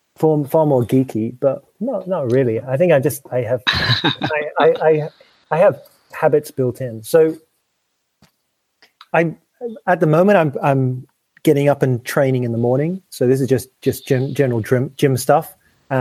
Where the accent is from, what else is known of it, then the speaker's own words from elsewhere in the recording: South East England, United Kingdom; Well, you know, I'm posh. I come from Sussex.